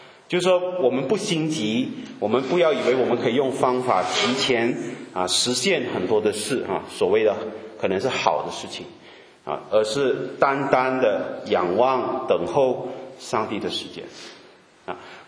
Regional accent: Malaysia; 我们是马来西亚人

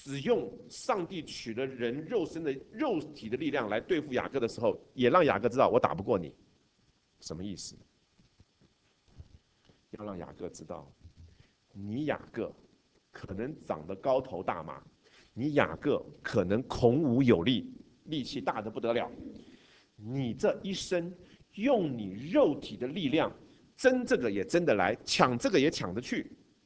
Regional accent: China; 希伯来人跟以色列人跟我们中国人很像，名字是很重要的。

